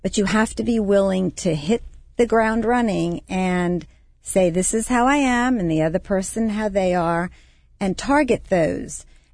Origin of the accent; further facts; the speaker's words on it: Long Island, New York, United States; I'm a New Yorker. I'm from Long Island, New York. I'm married to a Southerner.